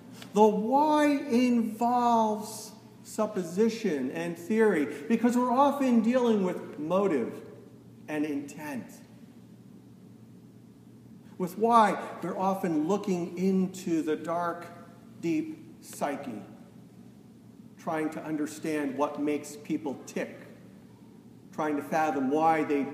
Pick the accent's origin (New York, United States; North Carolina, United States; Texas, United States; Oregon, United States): New York, United States; Growing up outside of New York City, I was weaned on the Times.